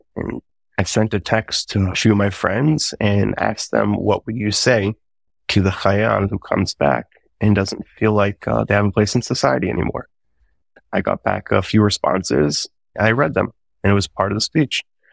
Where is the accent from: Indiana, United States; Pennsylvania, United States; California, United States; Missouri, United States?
Pennsylvania, United States; Pittsburgh; I am from Pittsburgh. My family has been here since 1916.